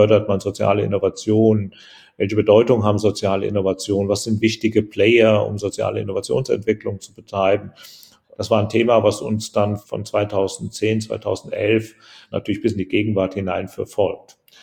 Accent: Hesse, Germany; ich komme ja aus Hessen, aus einem kleinen Dorf in Hessen.

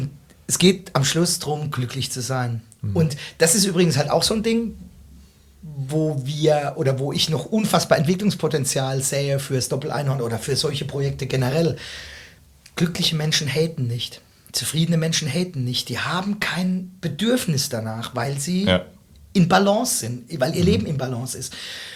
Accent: Rhineland-Palatinate, Germany; ich bin ja eigentlich Pfälzer, ne, gewesen.

